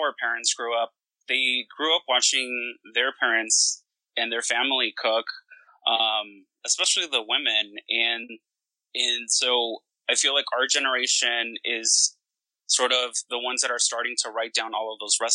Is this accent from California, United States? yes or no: yes; Santa Ana, California, United States; moved away as an adult; I grew up in Orange County in Santana. Mm-hmm. I lived there until I was 18. And then I moved away for college, and I never went back.